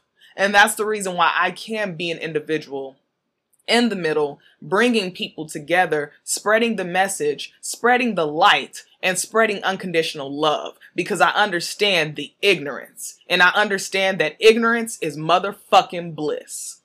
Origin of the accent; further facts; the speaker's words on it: St. Louis, Missouri, United States; I'm from St. Louis, Missouri.